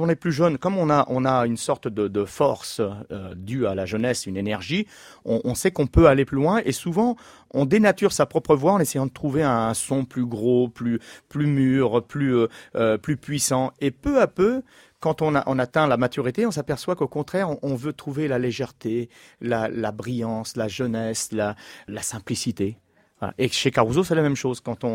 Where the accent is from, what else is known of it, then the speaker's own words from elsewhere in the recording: Clichy-sous-Bois, Île-de-France, France; moi, je suis né à Clichy-sous-Bois, donc je suis à la maison.